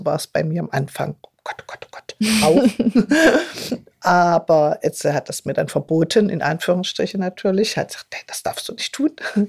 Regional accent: Saxony-Anhalt, Germany; accent: Saxony-Anhalt dialect; now in Worms, Germany; merkst du, dass mein sachsen-anhaltinischer Dialekt sehr allhändig ist.

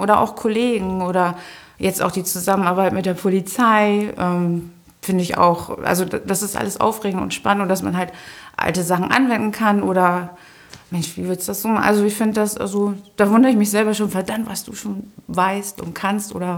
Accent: Bad Bederkesa, Lower Saxony, Germany; Ich komme aus Bad Bederkesa, richtig.

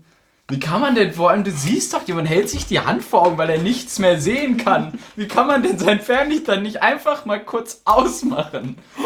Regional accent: Rheda, North Rhine-Westphalia, Germany; born there; Aber gebürtig aus Räder.

